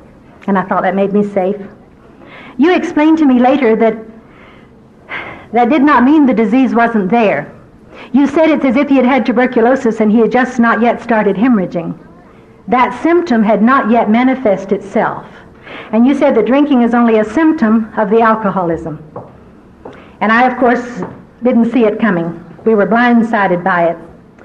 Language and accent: English; the South, United States; Growing up in the Deep South, at least in my generation, we got a very specific kind of upbringing.